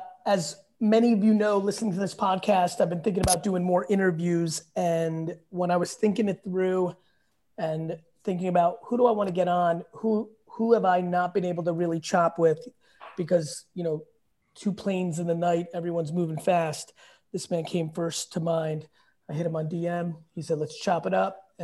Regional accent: New Jersey, United States; being 45, growing up in Jersey, for me … is on a different status.

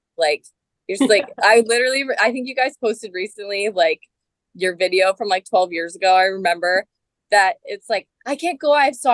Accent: California, United States; And I'm from California, so like I was Lakers fan, so yes.

